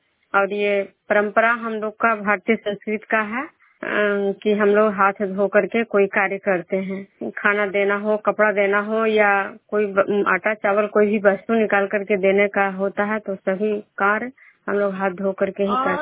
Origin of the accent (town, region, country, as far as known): Nagarnausa, Bihar, India